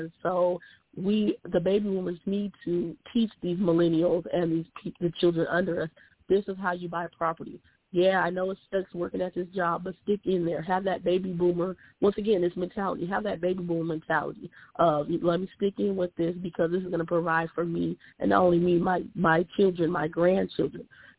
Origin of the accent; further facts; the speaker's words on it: Nigeria; Let me work with the Black Caucus, even though I am a Nigerian.